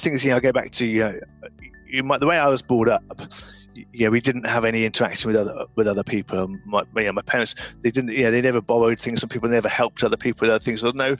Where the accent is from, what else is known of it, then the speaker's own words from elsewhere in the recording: England, United Kingdom; born there; I'm lucky that I was born in England as opposed to other parts of the world